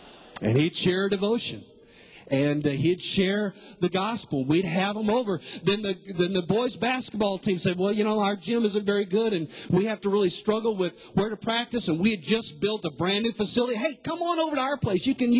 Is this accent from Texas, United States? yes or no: yes; Texas, United States; You know, I grew up in West Texas, and I do know this, that most of the farmers, when they go to plant a harvest, they just don't throw the seed out on the ground.